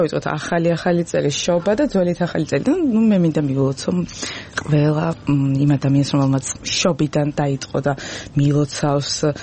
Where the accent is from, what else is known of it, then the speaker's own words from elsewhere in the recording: Kakheti, Georgia; ჯერერთი რო კახელი ვარ. მე რე ქიზიყელი.